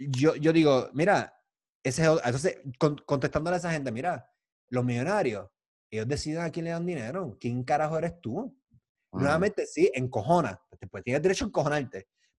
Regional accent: Carolina, Puerto Rico; Es que soy de Carolina y dejé la escuela.

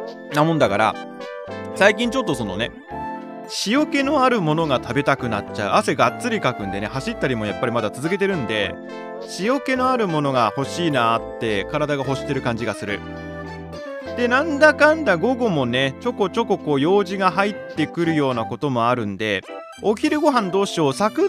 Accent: Niigata, Japan; accent: Niigata; どうやら新潟弁というか新潟アクセントがすっかり体に染みついてしまっているようです。

